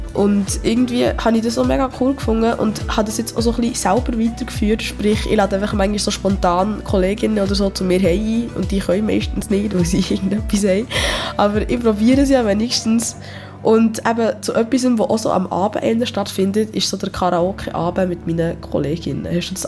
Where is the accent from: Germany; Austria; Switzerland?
Switzerland; also ich bin ja auch Schweizerin